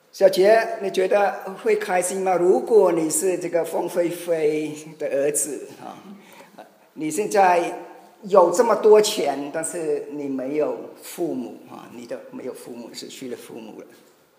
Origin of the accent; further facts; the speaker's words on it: Cambodia; 我是柬埔寨的华侨，所以我的中文可能是的口音有一点是可能你是不太熟